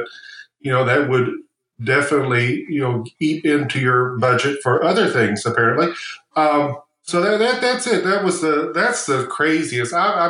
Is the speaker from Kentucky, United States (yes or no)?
yes; Kentucky, United States; I had a call from a lady in Radcliffe, Kentucky, which is oddly like a skip and a jump from where I grew up in Kentucky. We shopped all the time at the Kmart in Radcliffe.